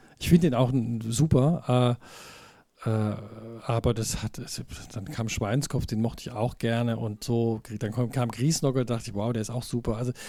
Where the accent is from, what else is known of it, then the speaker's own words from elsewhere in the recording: Calw, Baden-Württemberg, Germany; Aber ich bin in Calw aufgewachsen, also im Nordschwarzwald.